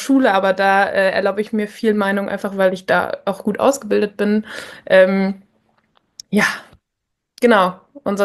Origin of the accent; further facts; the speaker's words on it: North Rhine-Westphalia, Germany; moved away as an adult; now in Vienna, Austria; Ich komme aus der Nähe von Köln. Genau, ich habe in Köln auch studiert und bin dann nach Österreich gegangen, weil ich meinen Freund kennengelernt habe